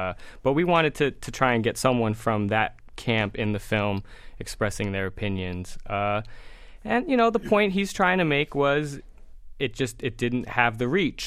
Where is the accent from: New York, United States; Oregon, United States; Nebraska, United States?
New York, United States; and I'm born and raised in New York, so finding this New York sound that was just so interesting to me